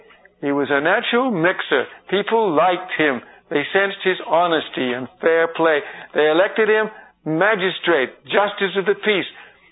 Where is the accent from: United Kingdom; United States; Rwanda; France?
United Kingdom; England; born there; I was born in England. I don't know which side I'm on in this war.